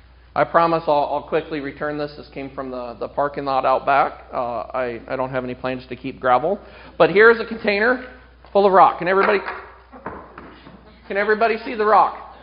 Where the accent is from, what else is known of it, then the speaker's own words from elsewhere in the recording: Iowa, United States; We're from Iowa.